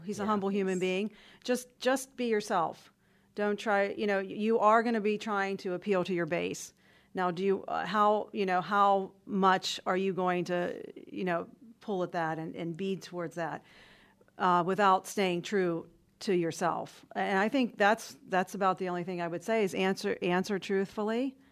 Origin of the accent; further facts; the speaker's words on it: Pittsburgh, Pennsylvania, United States; And now I grew up in Pittsburgh in the 80s. I'm much older than you.